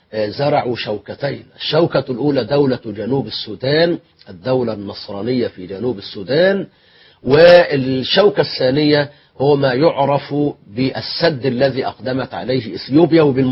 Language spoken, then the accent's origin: Arabic; Kafr Hurmuz, Egypt; الأخ الحبيب ابن بلدتي ابن قريتي ابن كفرة هرمز